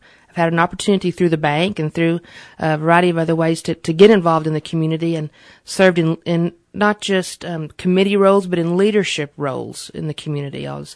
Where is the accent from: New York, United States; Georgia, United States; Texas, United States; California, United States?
Texas, United States; Tulia; now in Lubbock, United States; we've lived in Lubbock for about since about 2000. I grew up in Tulia. Went to Baylor University